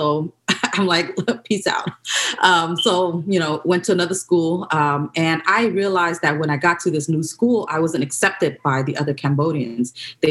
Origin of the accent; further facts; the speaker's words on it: United States; And so we had to escape. Growing up in America, I think in the 80s, it's very different from how I think this generation has grown up during this age and time